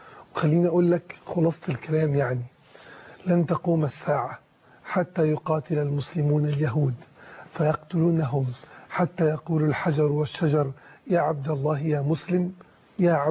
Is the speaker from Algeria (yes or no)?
no; Egypt; احنا مصريين اخوة مسلمين مسيحيين